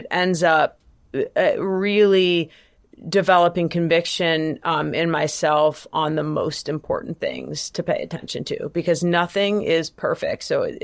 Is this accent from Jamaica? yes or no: yes; Jamaica; born there; Well, I'm an immigrant, so maybe I was born in Jamaica.